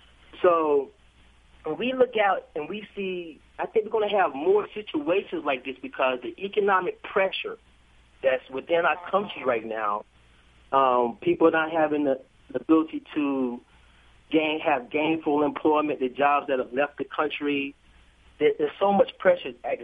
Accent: United States; because I am an American citizen, born and raised, you have a right of freedom of speech.

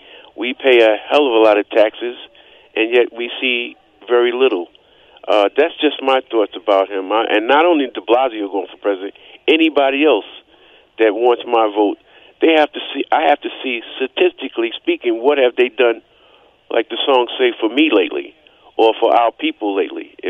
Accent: Brooklyn, New York, United States; and I'm from Brooklyn, and I see gentrification, high-rise buildings downtown Brooklyn going to reach the sky

